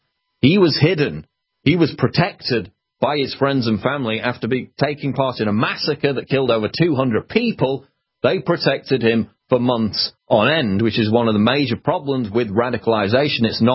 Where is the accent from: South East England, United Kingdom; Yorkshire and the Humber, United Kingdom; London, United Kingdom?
London, United Kingdom; I'm from London.